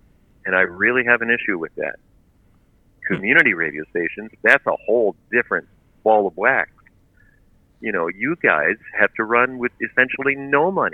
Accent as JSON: {"language": "English", "town": "Coaticook", "region": "Quebec", "country": "Canada", "second_language": "English", "said": "I'm from Quaticook, not far from the border."}